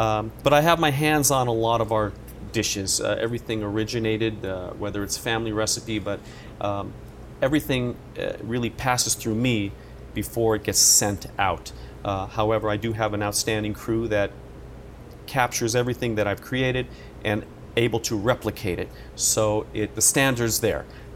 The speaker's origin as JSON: {"language": "English", "region": "New Jersey", "country": "United States", "tie": "born there", "said": "I will attest to this because I was born in Jersey."}